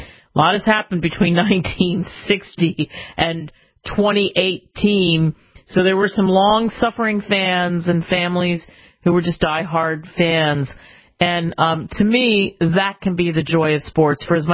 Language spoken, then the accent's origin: English; Philadelphia, Pennsylvania, United States; And listen, I have a spot in my heart for Texas like you wouldn't believe, but I'm originally from Philadelphia.